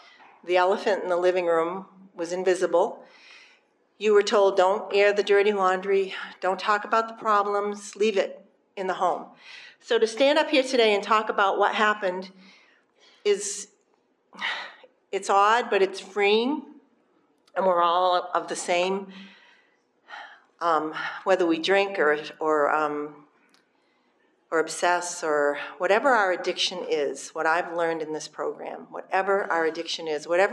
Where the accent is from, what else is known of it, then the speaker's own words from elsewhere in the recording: Maine, United States; I was born and raised in Maine, ironically enough, but not a skier